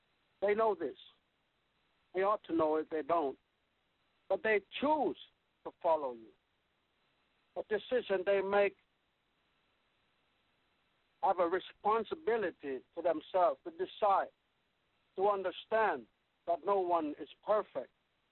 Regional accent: Jamaica; I could tell you a story about all that after growing up in Jamaica in the bushes, after coming out and living in the city for a while.

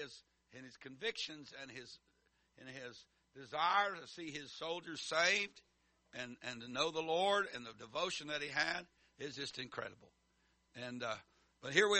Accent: United States; And I love America. I am an American.

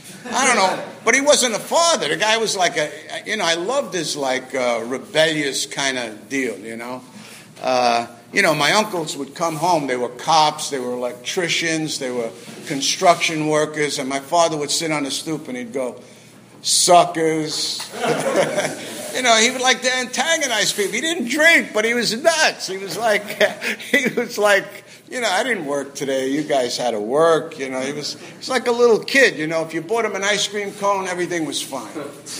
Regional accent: New York, United States; It was like, you would think like, wow, because I'm from New York. Structure, formality, discipline.

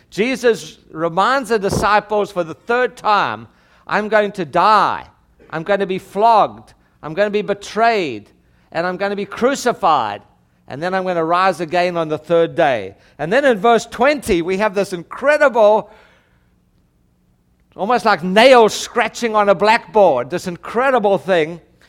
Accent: South Africa; I grew up in South Africa. In South Africa, we didn't have slavery.

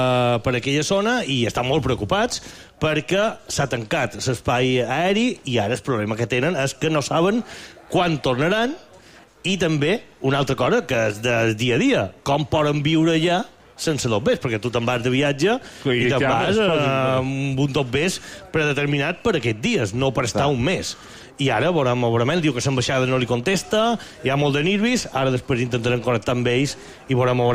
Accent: Inca, Balearic Islands, Spain; born there; Jo soc nascut a Inca, i a Inca sempre m'ho deia el mateix.

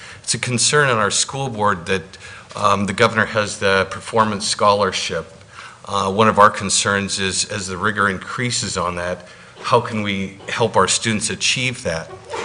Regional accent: Cordova, Alaska, United States; I'm from Cordova. I'm on the school board there.

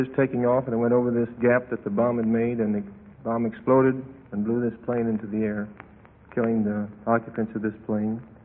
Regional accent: Hollywood, California, United States; Hollywood, California.

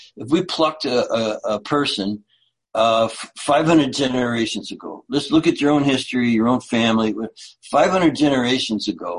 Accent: Canada; You know, I grew up in Canada, and we'd literally just get extra blanket because we'd be freezing.

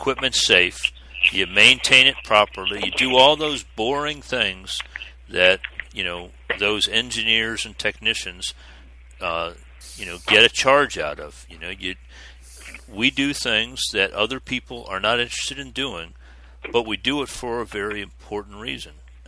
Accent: Florida, United States; I grew up in South Florida, that was not an uncommon event.

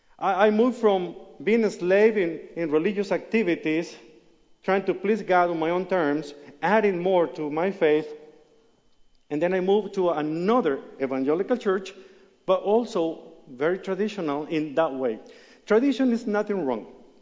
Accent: Mexico; English is a second language; originally I'm from Mexico. That's why this funny accent that you're listening to me. And I grew up as a very religious boy.

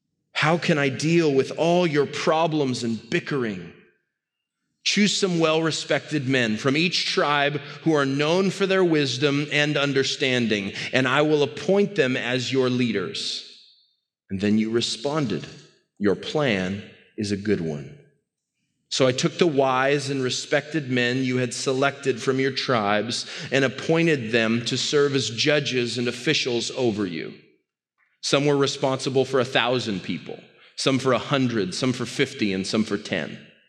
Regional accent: United States; And that's because I'm an American and for other reasons.

